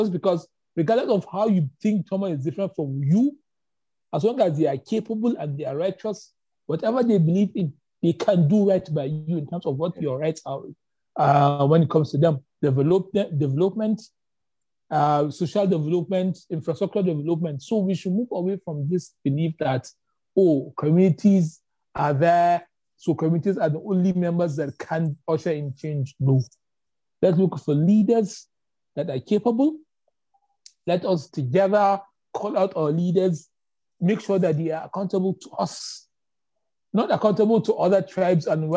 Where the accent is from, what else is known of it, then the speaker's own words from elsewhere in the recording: Kaduna, Kaduna State, Nigeria; Yoruba, whose mother is from Edo State, who the person that raised me is Fulani. I grew up in Kaduna. So really, my blood runs thick with Nigeria. I have different kind of Nigerians in my background.